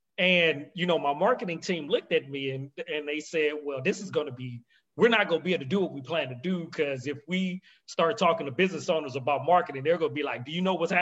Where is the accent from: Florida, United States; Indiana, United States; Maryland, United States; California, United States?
California, United States; we have a few in California where my hometown is.